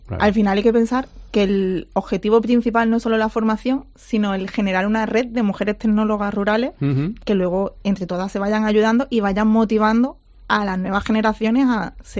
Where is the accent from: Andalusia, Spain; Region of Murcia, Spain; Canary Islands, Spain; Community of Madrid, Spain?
Andalusia, Spain; Somos andaluces, lo de la fama de que hacemos ruido, podemos decir que es fama, pero la tenemos por algo.